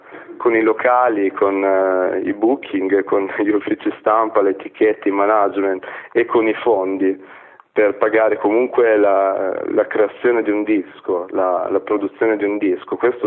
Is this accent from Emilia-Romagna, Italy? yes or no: yes; Ravenna, Emilia-Romagna, Italy; noi veniamo da Ravenna che comunque è una città ma è una provincia, è molto provinciale come città